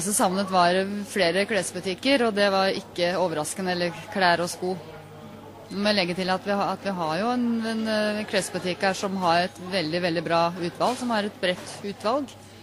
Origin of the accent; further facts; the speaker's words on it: Skien, Vestfold og Telemark, Norway; Jeg er opprinnelig fra Skien.